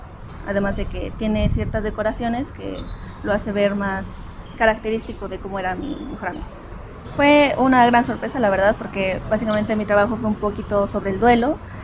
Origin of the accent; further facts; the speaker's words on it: Tlaxcala, Mexico; es del lugar de donde soy, que es de Tlaxcala